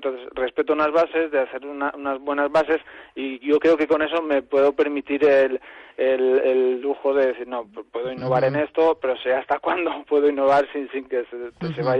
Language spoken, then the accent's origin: Spanish; Valencian Community, Spain; yo defiendo de que yo soy valenciano